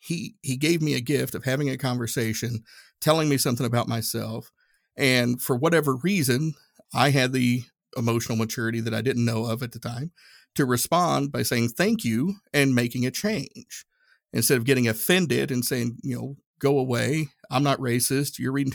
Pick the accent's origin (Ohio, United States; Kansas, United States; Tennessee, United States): Tennessee, United States; Growing up in Northeast Tennessee, Everybody looked like me.